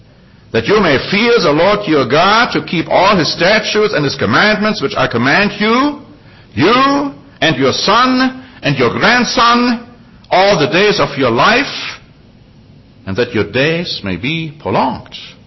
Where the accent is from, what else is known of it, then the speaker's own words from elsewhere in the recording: United States; and I'm including myself because I'm an American too.